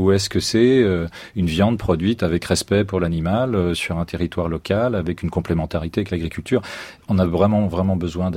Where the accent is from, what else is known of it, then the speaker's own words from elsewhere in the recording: Pays de la Loire, France; Alors moi, je viens de Vendée, et une grande spécialité de la Vendée, c'est de tartiner.